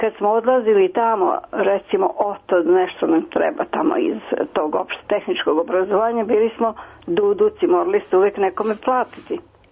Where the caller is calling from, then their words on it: Zrenjanin, Vojvodina, Serbia; Ja sam iz Zrenjanina